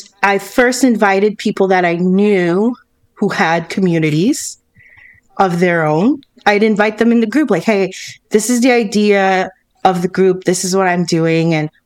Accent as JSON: {"language": "English", "country": "Canada", "said": "people to feel like what I felt when I started 10 years ago in podcasting, like I have to hide that I'm Canadian in order to have as many audience as possible."}